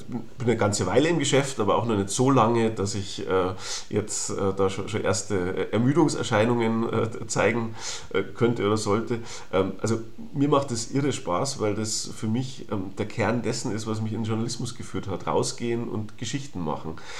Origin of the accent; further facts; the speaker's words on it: Bavaria, Germany; Also ich bin ja Bayer